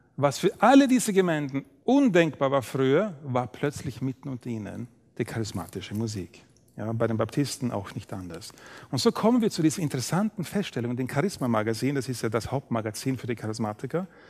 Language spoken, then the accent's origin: German; Sweden; in meiner Heimatstadt in Schweden, wo ich aufgewachsen bin